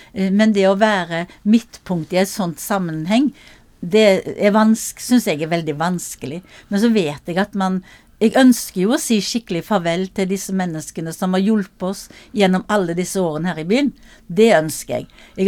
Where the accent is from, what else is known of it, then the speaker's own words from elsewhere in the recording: Haugesund, Rogaland, Norway; Men nå flytter vi til Haugesund, som da min hjemby.